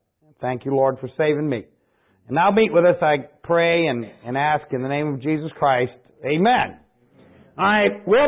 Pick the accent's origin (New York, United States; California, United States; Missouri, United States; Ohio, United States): Ohio, United States; Dayton; And I come here from Dayton, Ohio, and it is a privilege to be here.